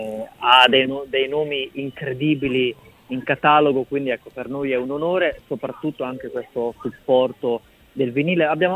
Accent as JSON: {"language": "Italian", "town": "Rimini", "region": "Emilia-Romagna", "country": "Italy", "said": "oggi io sono di Rimini"}